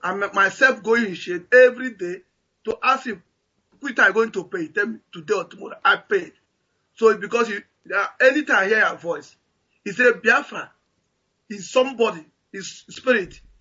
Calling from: Ukraine; I'm calling from Ukraine.

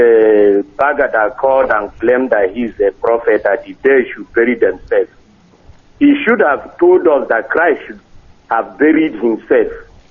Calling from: Calabar, Cross River, Nigeria; I'm calling you from Calabar.

